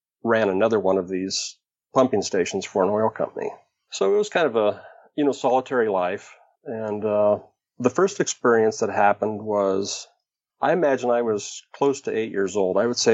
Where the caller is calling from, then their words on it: Oregon, United States; Yes, I'm calling from Oregon.